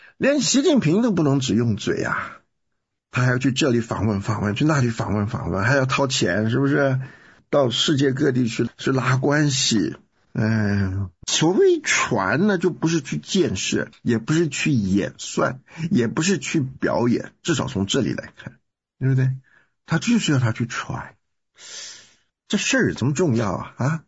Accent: Taiwan; 但像我从台湾来，我真的我第一次听到

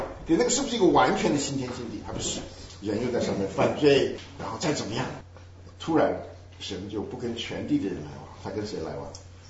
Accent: China; 中国的历史是我们的历史，我觉得那个历史是我的，那个历史是我的来源。Therefore， 我是中国人。

